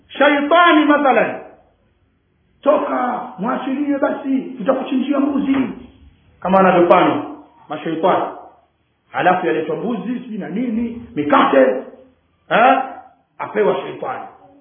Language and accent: Swahili; Tanga, Tanga Region, Tanzania; hasa sehemu za kule kwetu Tanga.